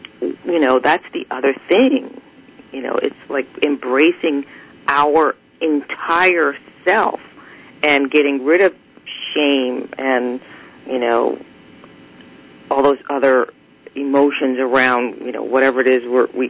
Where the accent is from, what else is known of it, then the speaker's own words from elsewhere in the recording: New York, United States; I grew up in New York, and so my, you know, if I need to pull out my New York on you because you're doing something to me, then I will.